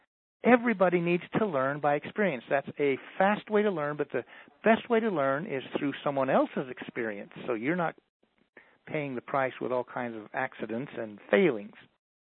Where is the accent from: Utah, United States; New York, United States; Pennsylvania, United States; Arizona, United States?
Arizona, United States; I was raised on the Navajo Indian Reservation in Arizona. I was the only white boy in my class, and all the Indians hated me because I was white.